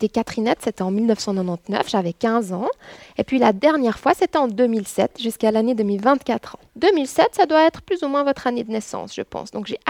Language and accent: French; Estavayer-le-Lac, Fribourg, Switzerland; j'ai grandi à Estavayer-le-Lac, j'aime beaucoup cette ville et puis ses traditions aussi.